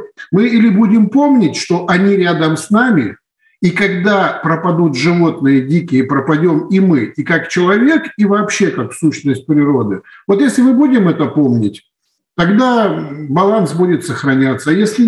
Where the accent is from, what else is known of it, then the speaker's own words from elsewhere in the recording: Krasnoyarsk, Krasnoyarsk Krai, Russia; Я из Сибири, из города Красноярска.